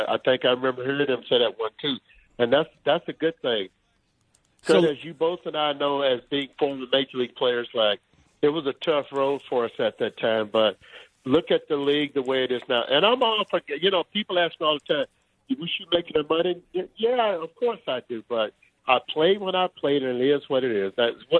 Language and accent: English; Louisiana, United States; You make me sound like I'm from Louisiana. I am from Louisiana, but I don't walk on water, okay?